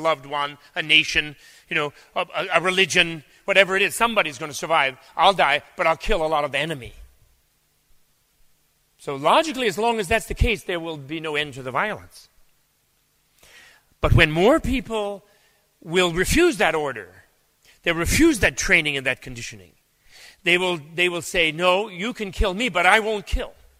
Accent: United States; But that's probably because I'm American and I'm thinking of John Belushi.

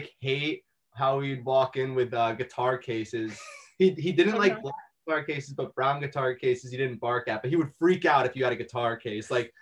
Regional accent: Pompton Lakes, New Jersey, United States; They're from Sussex County. I'm from Pompton Lakes, Passaic County.

